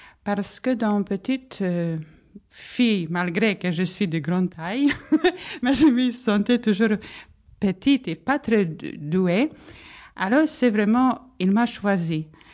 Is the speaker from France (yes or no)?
no; Poland; French is a second language; je suis polonaise. J'habitais en Pologne, dans une petite ville très jolie.